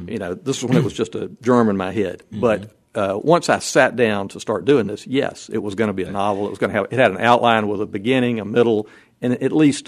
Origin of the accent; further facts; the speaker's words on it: South Carolina, United States; the tobacco culture of growing up in South Carolina, small towns, the South Carolina coast, being a journalist covering politics in South Carolina when I was young